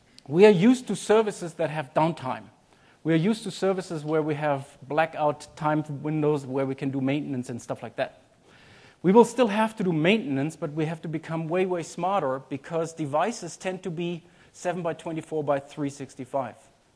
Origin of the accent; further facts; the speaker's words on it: Germany; English is a second language; As you might hear from my name and some of my accent, I'm a German.